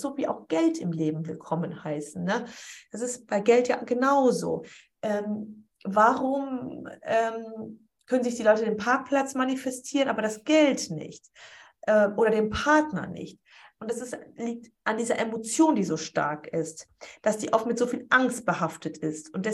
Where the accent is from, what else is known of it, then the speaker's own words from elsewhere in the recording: Poland; Aber ich bin sehr gläubig. Ich komme aus Polen, das sind ja alle katholisch.